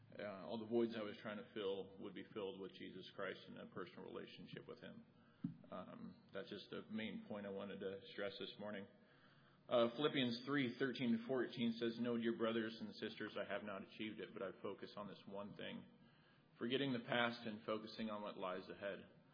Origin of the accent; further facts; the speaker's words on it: Cody, Wyoming, United States; I'm 32 years old, and I'm from Cody, Wyoming.